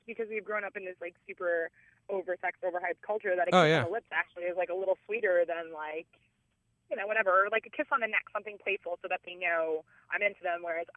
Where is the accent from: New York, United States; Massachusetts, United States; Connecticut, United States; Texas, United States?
New York, United States; Long Island; I'm on Long Island all the time because I'm from Long Island, so I go back and hang out with my friends and family a lot.